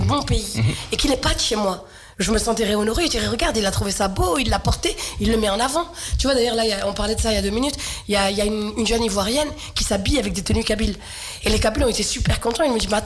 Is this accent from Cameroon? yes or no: no; Clichy-sous-Bois, Île-de-France, France; Tu sais, moi, j'ai grandi à Clichy-sous-Bois dans le 93.